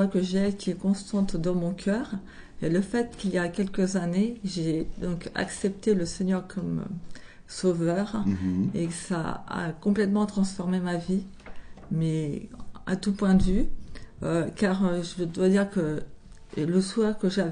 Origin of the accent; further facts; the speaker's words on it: Île-de-France, France; je suis originaire du Val d'Oise.